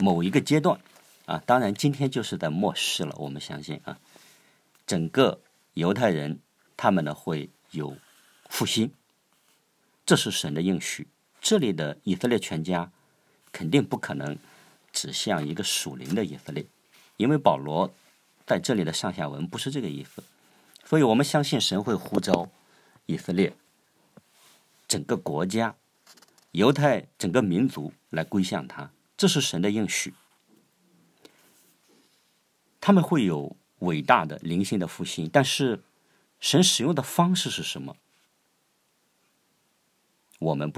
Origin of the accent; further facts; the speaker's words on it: China; 当然我们中国人会不会在这之中有参与呢？